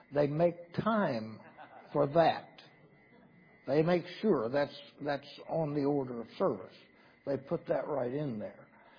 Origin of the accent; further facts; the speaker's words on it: West Virginia, United States; I am from West Virginia.